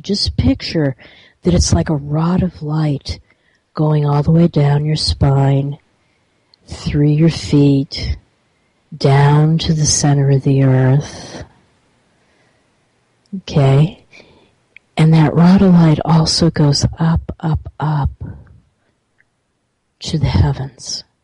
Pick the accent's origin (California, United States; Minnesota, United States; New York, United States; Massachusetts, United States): Massachusetts, United States; I am from Massachusetts originally and very familiar with Cape Cod.